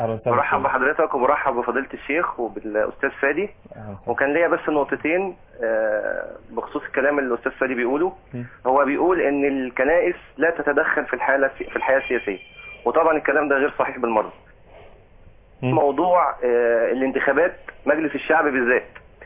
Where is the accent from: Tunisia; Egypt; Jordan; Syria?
Egypt; Alexandria, Alexandria Governorate; انا من اسكندريه.